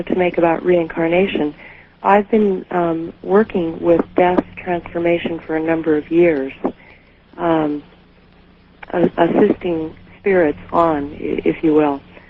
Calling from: Rochester, Washington, United States; I'm calling from Rochester, Washington.

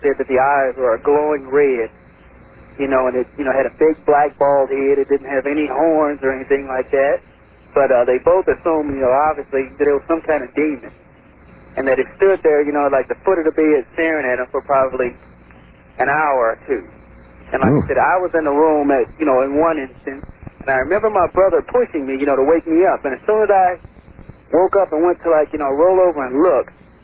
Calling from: St. Louis, Missouri, United States; I'm calling from St. Louis.

